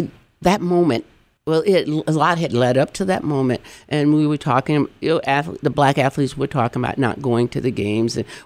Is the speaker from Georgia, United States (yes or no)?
yes; Georgia, United States; And growing up in Georgia, you know, I grew up during the time of, you know, whites, colors, and all of that.